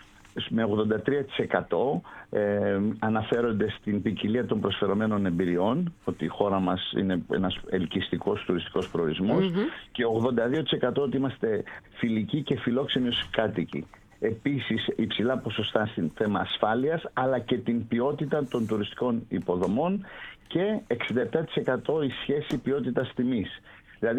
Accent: Greece; θα έλεγα εγώ σαν άνθρωπος και της αγοράς αλλά και ως Έλληνας πολίτης

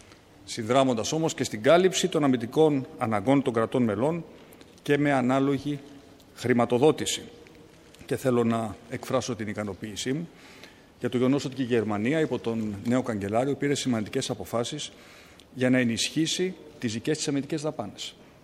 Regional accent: Greece; Οι γερμανικές επιχειρήσεις έχουν εμπιστευτεί την πατρίδα μου

